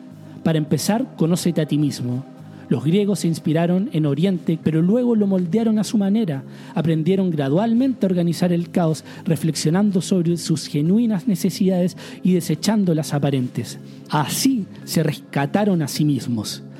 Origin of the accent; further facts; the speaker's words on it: Chile; Y lo mismo tenemos en mi país, Chile, con la dictadura militar.